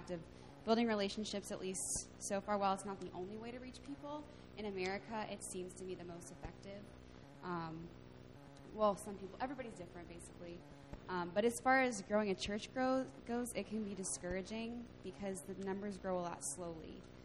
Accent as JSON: {"language": "English", "town": "Dubuque", "region": "Iowa", "country": "United States", "said": "I'm from Dubuque."}